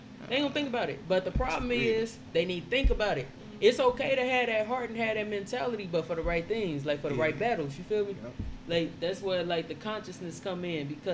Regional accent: Indiana, United States; I'm from Indiana first, okay?

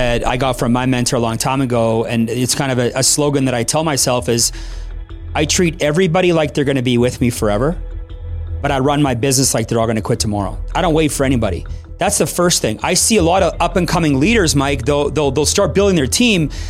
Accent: Calgary, Alberta, Canada; born and raised in Calgary, raised by a super hardworking family. My dad was a stonemason. My mom ran the family business.

